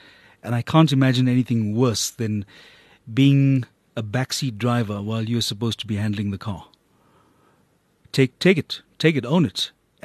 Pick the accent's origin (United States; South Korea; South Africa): South Africa; I made a point of presenting myself as a South African man and not as a South African Indian man with a mandate to champion the cause of Indian people